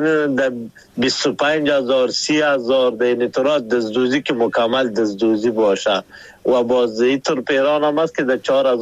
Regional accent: Afghanistan; ما شما افغان هستیم

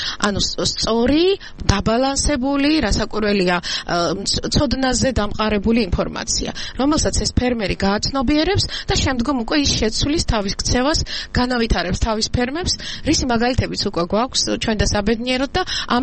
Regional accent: Kakheti, Georgia; ეხლა მე კახეთის რეგიონიდან ვარ და ყოველთვის ამას ვამბობ, რომ ძალიან გავს რაღაცით ავსტრიას

